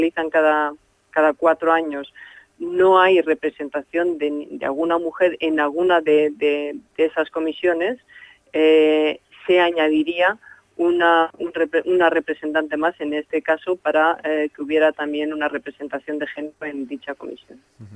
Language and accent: Spanish; Spain; sí, que soy la primera española